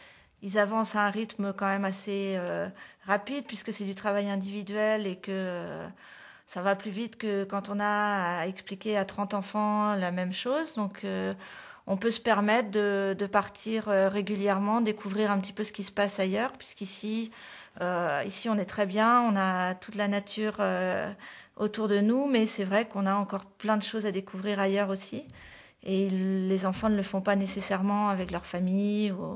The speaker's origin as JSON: {"language": "French", "town": "Lorient", "region": "Brittany", "country": "France", "said": "je suis originaire de Lorient, donc pas très très loin, je suis quand même... du bord de la mer."}